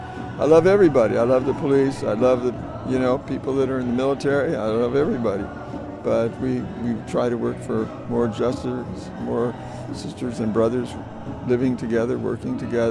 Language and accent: English; California, United States; I'm a Franciscan from California.